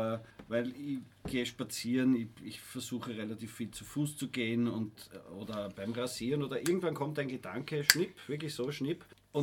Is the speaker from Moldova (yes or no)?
no; Graz, Styria, Austria; an meiner Schule in Graz, ich komme aus Graz